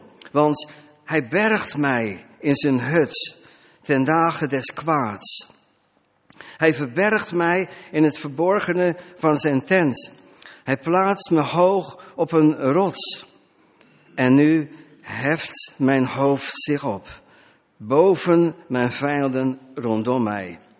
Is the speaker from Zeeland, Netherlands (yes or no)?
yes; Middelburg, Zeeland, Netherlands; Wij komen uit Middelburg, Nederland. Daar wonen we al heel lang.